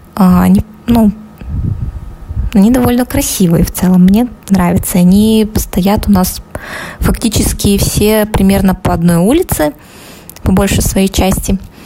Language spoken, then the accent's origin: Russian; Pavlodar, Pavlodar Region, Kazakhstan; Поскольку я себя помню, я всегда хотела из Павлодара уехать, потому что регион, маленький город и вообще.